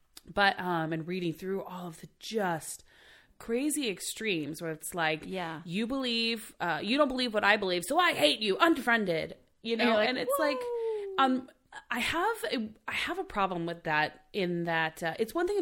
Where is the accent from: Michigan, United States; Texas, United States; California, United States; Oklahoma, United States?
Oklahoma, United States; Because, you know, I'm from Oklahoma originally.